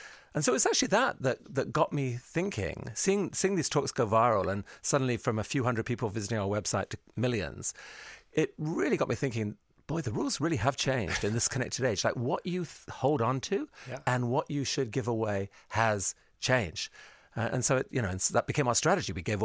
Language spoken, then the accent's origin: English; Pakistan; also born or lived in India / Afghanistan / England; I was born in Pakistan, grew up in Pakistan, India, Afghanistan, came to England, got educated